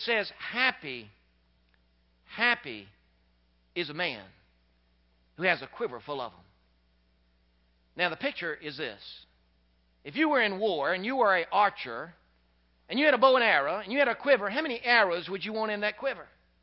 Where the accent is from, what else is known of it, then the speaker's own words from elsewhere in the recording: Lynchburg, Virginia, United States; I remember when I was growing up on Fillmore Street in downtown Lynchburg, Virginia. And again, as I said, I was the youngest of 8.